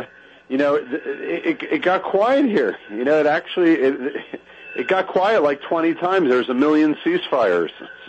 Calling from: Israel; I am calling you from the land of Israel.

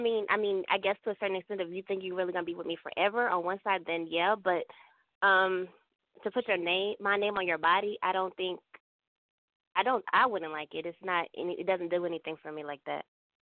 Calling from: Huntsville, Alabama, United States; from Huntsville.

